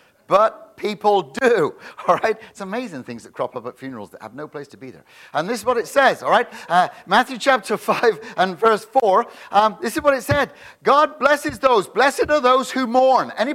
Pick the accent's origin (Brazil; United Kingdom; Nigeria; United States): United Kingdom; England; Yes, I'm English.